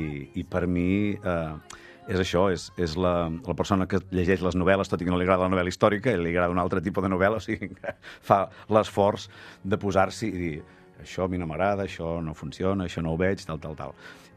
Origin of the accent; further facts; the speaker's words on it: Besalú, Catalonia, Spain; now in Vilablareig, Spain; la meva dona és de Santa Coloma de Farners, jo sóc de Besalú i cada cap de setmana érem a Girona, perquè teníem la família i els amics allà.